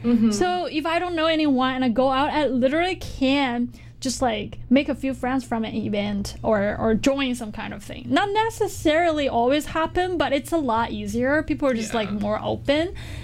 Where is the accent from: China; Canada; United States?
China; Chengdu, Sichuan; I also love to like spend some time living in my hometown in Chengdu, China, or other places in China